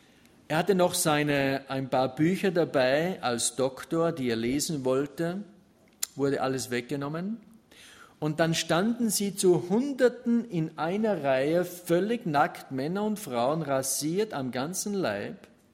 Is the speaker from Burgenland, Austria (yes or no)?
no; Ramsau, Styria, Austria; du kommst nach Schladming oder Ramsau, da wo ich zu Hause bin, und du kommst nach Ramsau, wo ich geboren bin und immer noch wohne